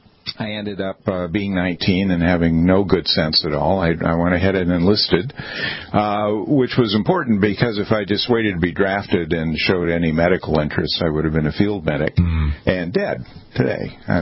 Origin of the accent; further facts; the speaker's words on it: San Diego, California, United States; born there; I was born in San Diego, and I went through college the first year at UC San Diego.